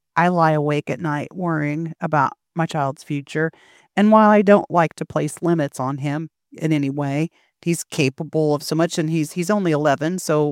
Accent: Indiana, United States; Well, I am from Indiana. I'll be turning 50 in August

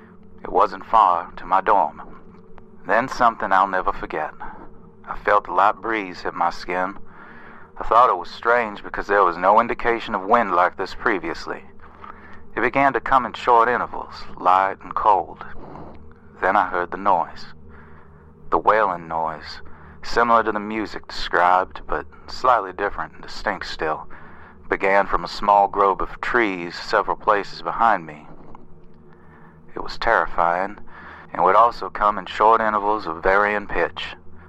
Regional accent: Texas, United States; I'm from the American South, East Texas to be specific

